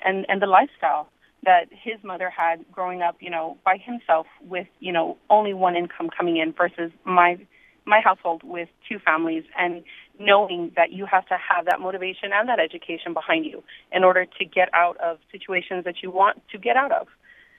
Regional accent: Alamo Heights, Texas, United States; I mean, my husband came from the Harlandale district and I came from Alamo Heights.

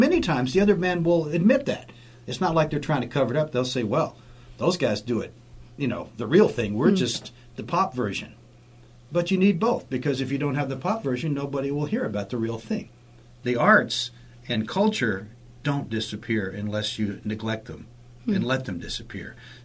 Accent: Appalachia, United States; While other people are trying to be Appalachian, we are Appalachian.

